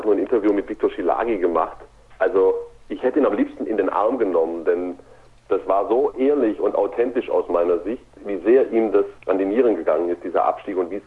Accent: Ulm, Baden-Württemberg, Germany; Ich komme ja aus der Ulmer Gegend

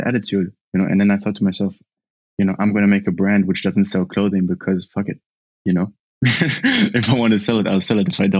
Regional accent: Germany; growing up in Germany, you know, and I had, like, a black mom and a white dad, and I had kind of, like, light skin but curly hair, and I spoke better English than I spoke German

